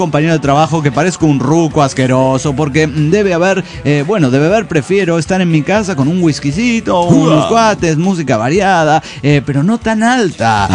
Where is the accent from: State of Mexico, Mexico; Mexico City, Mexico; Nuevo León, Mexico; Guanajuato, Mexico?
Mexico City, Mexico; San Lorenzo Tezonco; un día una tocada de música de banda en la explanada de mi pueblo, San Lorenzo Tezonco.